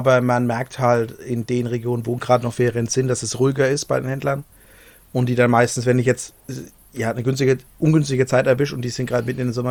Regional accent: Bavaria, Germany; Also ich selber bin kein Bayer, ich bin Franke, das ist ganz wichtig.

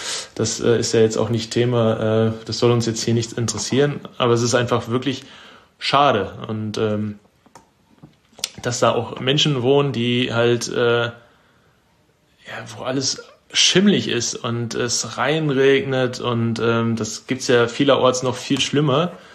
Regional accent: Bochum, North Rhine-Westphalia, Germany; Und den habe ich gesagt, ich komme aus Bochum

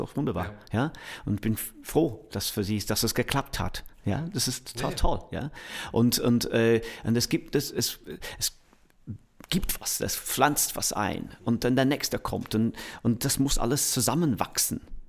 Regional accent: Manchester, North West England, United Kingdom; German is a second language; Also ich komme aus Manchester. Manchester ist bekannt als Musikstadt.

